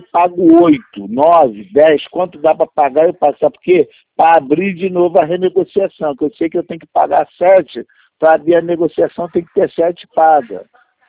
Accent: Rio de Janeiro, Brazil; eu sou carioca, sou filho de pernambucano.

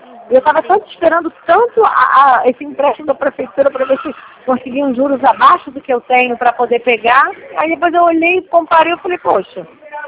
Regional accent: Araruama, Rio de Janeiro, Brazil; que eu também sou de Araruama

